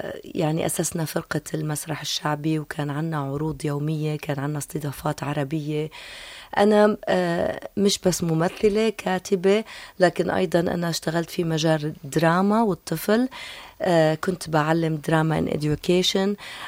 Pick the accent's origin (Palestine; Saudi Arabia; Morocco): Palestine; يعني أنا كفلسطينية طبعا مسألة الوطن، قضايا الوطن هي الأساس